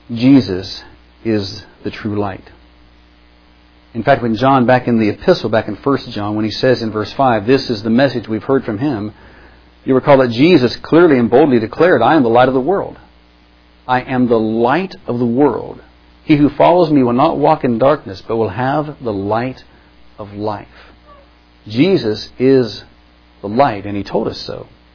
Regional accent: West Virginia, United States; there were a lot of those back in my home state of West Virginia.

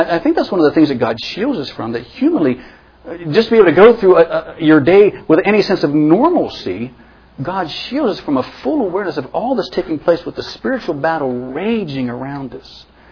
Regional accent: West Virginia, United States; like a lot of the folks back in my home state in West Virginia.

